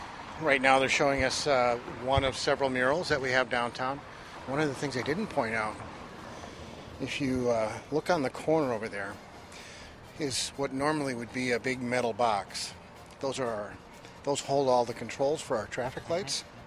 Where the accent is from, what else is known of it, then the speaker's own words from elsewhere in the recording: Appleton, Wisconsin, United States; I was born and raised in Appleton. This is my hometown